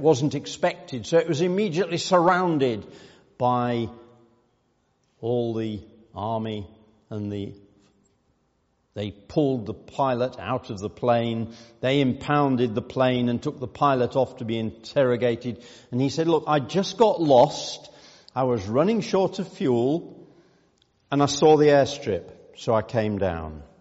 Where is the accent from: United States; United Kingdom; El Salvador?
United Kingdom; Yorkshire and the Humber; by blood and origin, I am mostly a Yorkshireman. My citizenship is British.